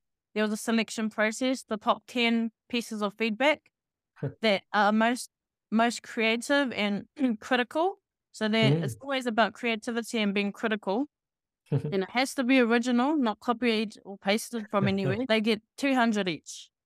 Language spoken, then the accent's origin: English; Auckland, New Zealand; and I'm from South Auckland.